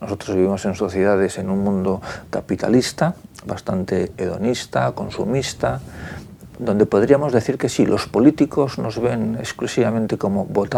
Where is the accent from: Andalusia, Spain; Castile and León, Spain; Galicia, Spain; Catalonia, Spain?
Galicia, Spain; Vigo; yo soy de Vigo